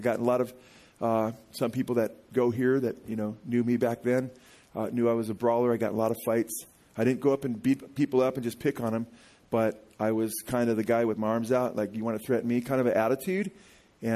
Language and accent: English; Simi Valley, California, United States; I was born right here in Simi Valley September 18th, 1963. I was born in a doctor's office before they had hospitals in this town. So I'm a native here.